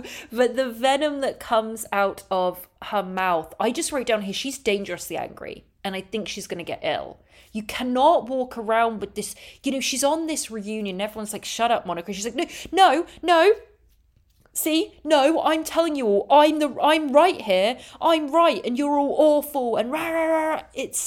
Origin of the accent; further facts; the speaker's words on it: England, United Kingdom; I'm English and I love a lager.